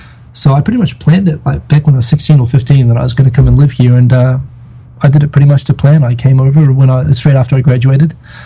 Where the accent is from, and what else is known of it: New Zealand; born or raised there; also born or lived in Singapore